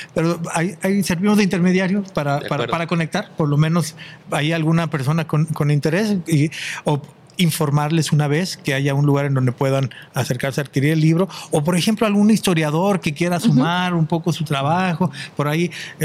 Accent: Guadalajara, Castilla-La Mancha, Spain; para los que somos de Guadalajara o de la región

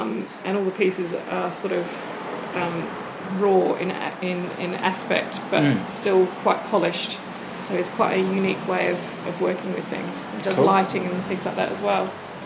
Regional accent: Australia; I'm Australian. G'day all Australians out there. I've been here for 5 years this time around.

